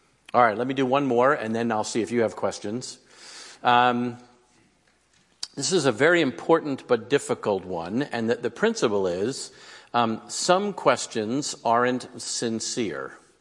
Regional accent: New York, United States; I always have to remind people I'm originally from New York and I'm Jewish.

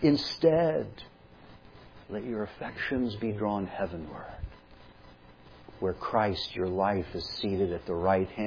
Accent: California, United States; I'm from Southern California. You've already gotten that figured out. I grew up not far from Hollywood.

